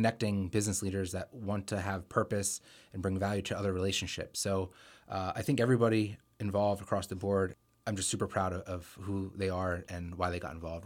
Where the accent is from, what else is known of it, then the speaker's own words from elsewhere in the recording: Pennsylvania, United States; So I was born and raised here in Lehigh Valley, and I've seen the iterations and growth of this region.